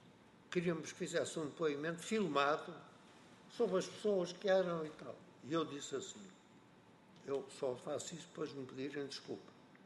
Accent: Norte, Portugal; Há um ditado na minha terra, hoje não está muita gente. Quando está muita gente, a gente não deve dizer que é transmontana

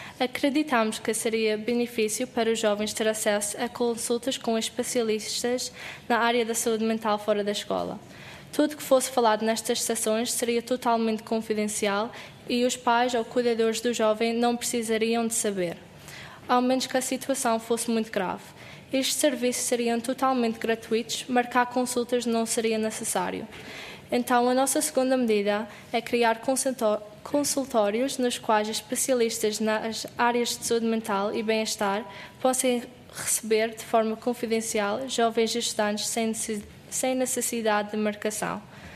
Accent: Jersey; Portuguese is a second language; Somos de uma ilha chamada Jersey, que pertence ao Reino Unido. Como português não é a nossa primeira língua

